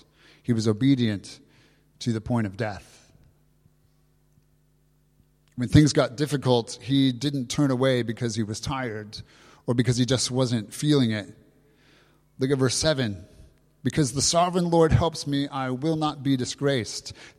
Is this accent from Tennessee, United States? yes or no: yes; Tennessee, United States; born there; also born or lived in California; I know you know me from California, but I was actually born in Tennessee. And my relatives in the South would say, I'm fixing.